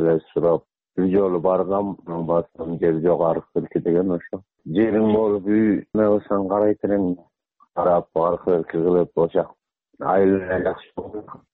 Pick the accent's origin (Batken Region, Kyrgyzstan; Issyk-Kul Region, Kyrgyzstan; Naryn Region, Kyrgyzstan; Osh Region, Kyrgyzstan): Issyk-Kul Region, Kyrgyzstan; Saruu; өзүм жетегүз Саруу деген айылда болом. Ошол жакта туулуп өскөм, жерим деле жок.